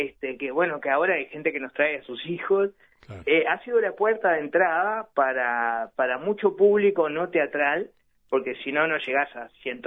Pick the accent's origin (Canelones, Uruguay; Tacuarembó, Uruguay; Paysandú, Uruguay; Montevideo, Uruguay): Montevideo, Uruguay; Yo soy de Villa Española y mis amigos solo me iban a ver porque estaba yo en la obra